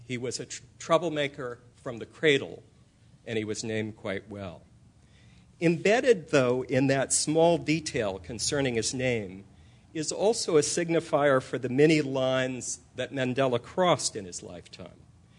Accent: California, United States; Growing up in California, I can well remember the loud political debates about whether public life here could accommodate just two languages, English and Spanish.

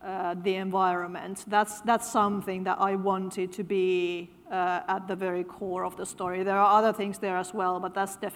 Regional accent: Finland; now in United Kingdom; because I grew up in Finland, which has large freshwater resources.

